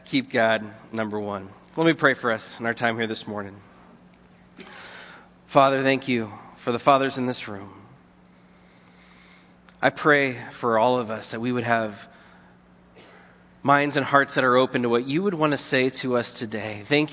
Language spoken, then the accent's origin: English; California, United States; I'm going to offend some Sacramento Kings fan, but I'm from the Bay Area, and I am a Golden State Warriors fan.